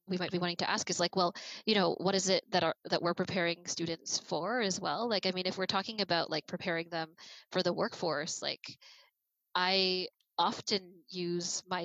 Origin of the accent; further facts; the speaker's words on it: Toronto, Ontario, Canada; born there; I was born in Toronto